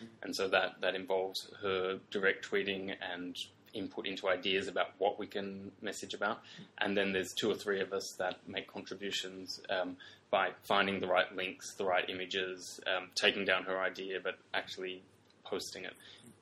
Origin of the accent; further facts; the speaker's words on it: Australia; moved away as an adult; also born or lived in United Kingdom; now in Brussels, Belgium; I come from Australia, where I grew up and lived for 22, 23 years.